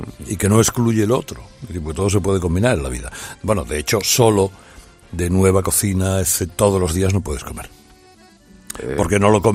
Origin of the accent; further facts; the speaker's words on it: Bilbao, Basque Country, Spain; los de Bilbao, que somos muy somos muy del Cate Zahara